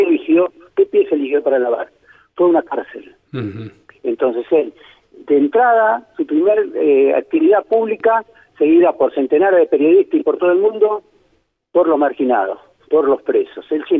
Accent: Argentina; un poco triste como tantos argentinos

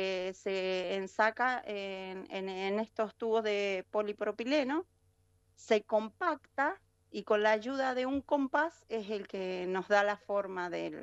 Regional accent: La Rioja, Argentina; also born or lived in San Martín, Mendoza; now in Neuquén, Argentina; soy argentina, pero soy nacida en San Martín, Mendoza, y me adoptó la provincia de La Rioja desde niña, y también la Patagonia.

